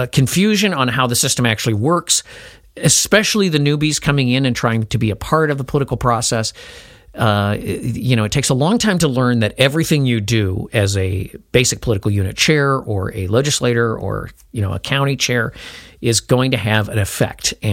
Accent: Chicago, Illinois, United States; I worked in New York City, I came from Chicago.

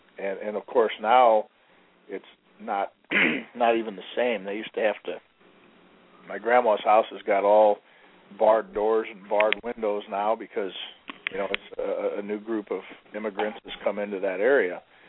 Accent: Dearborn, Michigan, United States; born there; my mom and her family lived in Detroit. In fact, I was born just outside of Dearborn. That's my home area

